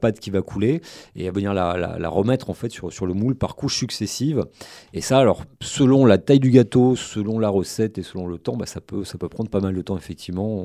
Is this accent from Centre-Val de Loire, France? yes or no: no; Occitanie, France; chez nous, en Haute-Pyrénées et en Bigorre, en fait, bigourdant aux Pyrénéens